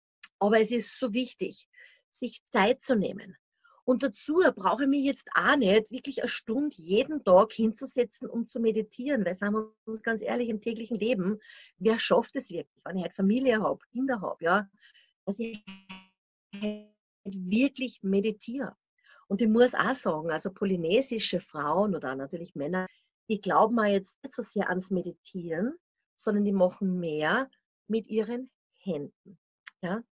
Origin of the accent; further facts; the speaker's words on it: Austria; natürlich als europäische Frau, als Österreicherin, die was natürlich auch aus ihren Boxen auch natürlich Jahr für Jahr rausgestiegen ist